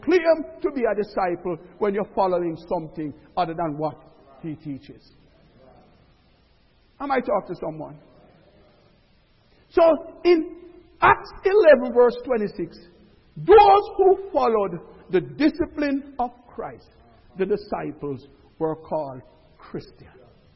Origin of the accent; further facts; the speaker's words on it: Jamaica; I am Jamaican. That's where I come from.